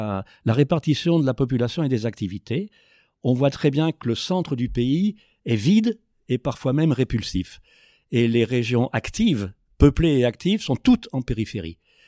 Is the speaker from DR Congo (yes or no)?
yes; DR Congo; On dit, bah oui, on est Congolais ou on est Zaïrois à une époque. Bah, on est Congolais, on n'est pas comme les autres.